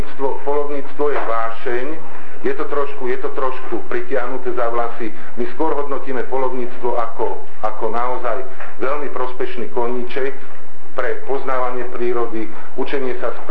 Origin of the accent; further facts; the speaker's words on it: Žilina Region, Slovakia; u nás na Slovensku napríklad Žilinský kraj, odkiaľ ja som